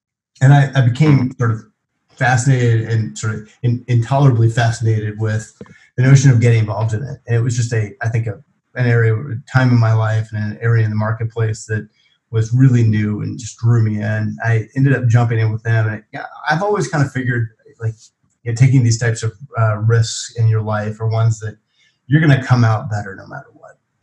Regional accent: Missouri, United States; also born or lived in Oklahoma / Georgia; But I grew up in I grew up in Missouri. I spent a couple of years in Oklahoma. Went to University of Tulsa in Oklahoma, and then shortly thereafter to grad school at University of Georgia.

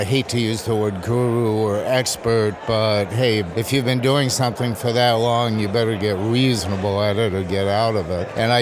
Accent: Detroit, Michigan, United States; I'm from Detroit.

